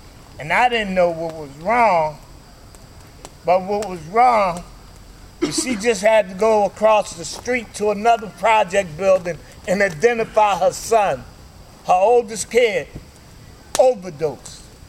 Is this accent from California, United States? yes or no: no; Philadelphia, Pennsylvania, United States; now in Altoona, United States; I'm from Philadelphia, but I'm here by way of Altoona, because in 96, I had to leave Philadelphia, because a lot of people told me that I wouldn't be able to get clean in my neighborhood or nowhere else in the city.